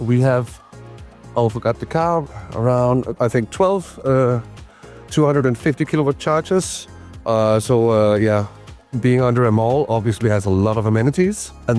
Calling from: Rødovre, Capital Region of Denmark, Denmark; from Rødovre near Copenhagen.

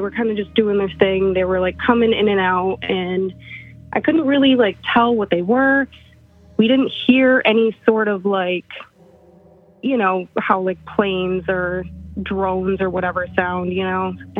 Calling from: New York, United States; Hi, this is … from upstate New York.

